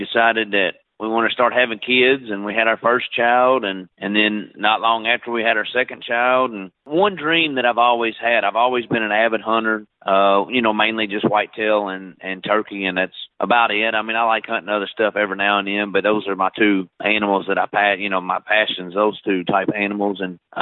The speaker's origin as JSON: {"language": "English", "town": "Owensboro", "region": "Kentucky", "country": "United States", "tie": "born or raised there", "said": "I'm from Owensboro, Kentucky, born and raised here."}